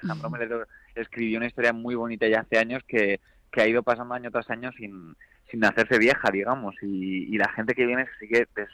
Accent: Valencia, Valencian Community, Spain; Estoy en Valencia, de hecho, ahora estoy en mi tierra.

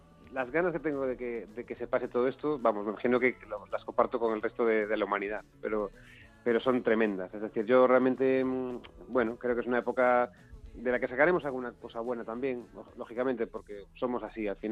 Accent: Galicia, Spain; now in Madrid, Spain; Yo, además, como gallego que vive en Madrid

